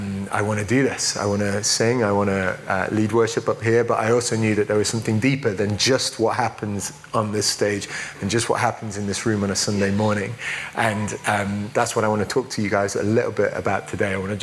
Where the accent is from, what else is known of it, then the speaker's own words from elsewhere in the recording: Midlands, United Kingdom; moved away as an adult; now in Bath, United Kingdom; I'm from the Midlands in England, so I will say Bath and grass and laugh instead of Bath and grass and laugh. I moved down to Bath when I was about 21.